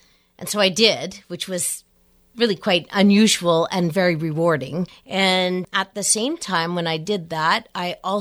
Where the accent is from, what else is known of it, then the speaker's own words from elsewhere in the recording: Ottawa, Ontario, Canada; when I was a kid growing up in Ottawa